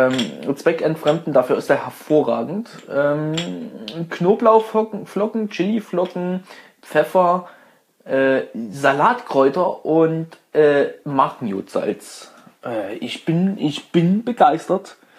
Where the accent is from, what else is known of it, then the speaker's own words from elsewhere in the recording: Saxony, Germany; dann lasse ich mich auch gerne als Sachse beschimpfen. Und das mögen wir Vogtländer nicht